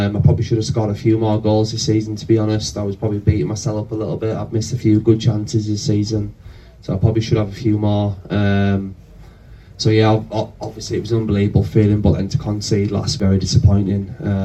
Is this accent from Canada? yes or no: no; Middlesbrough, North East England, United Kingdom; I'm from Middlesbrough originally, so obviously moving back home was obviously an ideal situation for me, obviously a lot closer to home